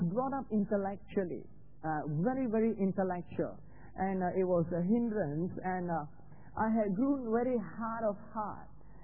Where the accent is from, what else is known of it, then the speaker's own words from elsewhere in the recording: Malaysia; a Baptist church in my hometown in Malaysia